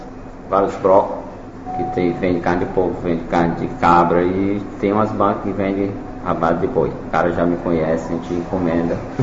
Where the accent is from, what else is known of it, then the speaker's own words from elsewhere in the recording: Fortaleza, Ceará, Brazil; born there; Eu nasci em Fortaleza